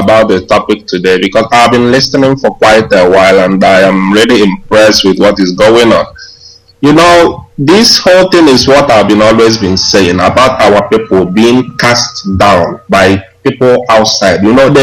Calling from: Malaysia; Yes, I'm calling from Malaysia.

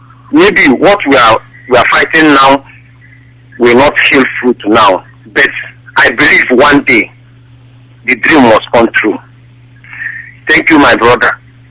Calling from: Germany; I'm calling from Germany.

